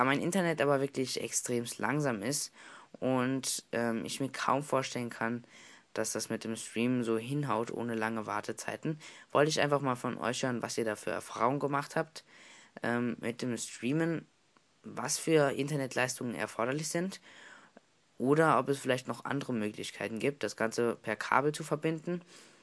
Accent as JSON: {"language": "German", "town": "Saarbrücken", "region": "Saarland", "country": "Germany", "said": "Vielleicht kennt ihr mich aber auch unter dem Namen … aus dem Internet. Ich komme aus Saarbrücken"}